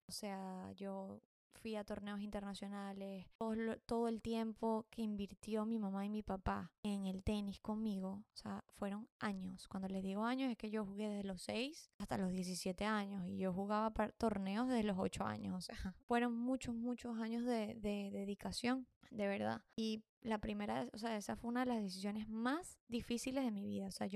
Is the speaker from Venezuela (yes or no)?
yes; Venezuela; moved away; yo me fui de Venezuela, o sea, yo me fui en el 2018